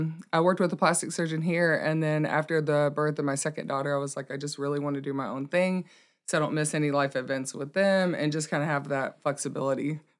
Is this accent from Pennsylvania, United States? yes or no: no; Texas, United States; also born or lived in Florida / New York; I'm from Texas.